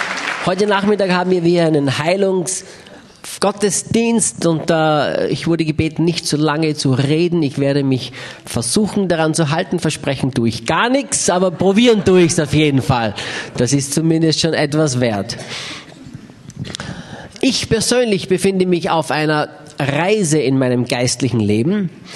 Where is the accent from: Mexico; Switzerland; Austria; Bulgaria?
Austria; now in United States; Ich bin Österreicher, lebe jetzt in Amerika.